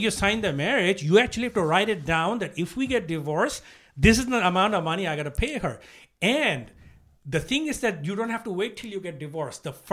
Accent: Bangladesh; first language Bengali; English is a second language; I'm from Bangladesh. I think in Bangla, you know, there's a processing time.

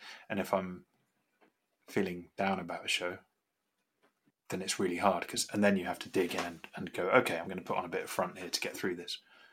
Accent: England, United Kingdom; I'm from England, but I don't hold a massive sense of identity with any one part of it. Mm-hmm. I've just been a drifter really my whole life. I've lived in 30 different houses in my life.

